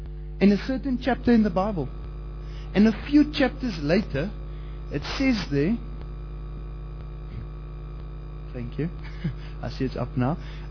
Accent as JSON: {"language": "English", "country": "South Africa", "said": "hello granny, I'm from South Africa and I want to speak to you."}